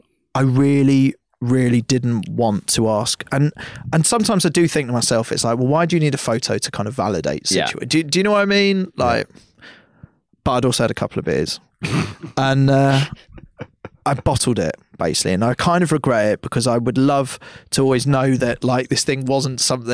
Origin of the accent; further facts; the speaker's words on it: Pinner, London, United Kingdom; you're from Pinner, I'm from Pinner.